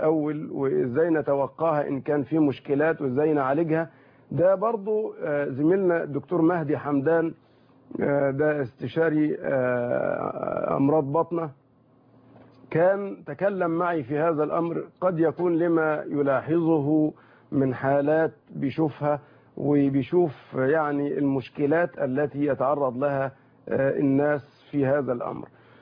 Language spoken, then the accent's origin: Arabic; Egypt; يعني الطهارة عندنا في مصر يعني الختان في بعض الدول